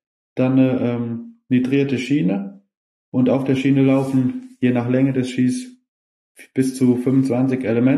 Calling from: Kirchen, Rhineland-Palatinate, Germany; und ich bin aus dem Westerwald zugeschaltet, aus Kirchen

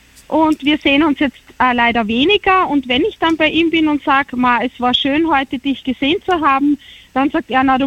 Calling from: Styria, Austria; Ich bin aus der Steiermark.

